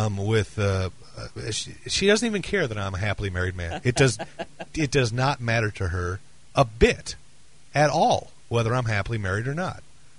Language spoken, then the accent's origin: English; Michigan, United States; with me going to Kentucky, growing up in Michigan, now living here, I've been at various parts of the country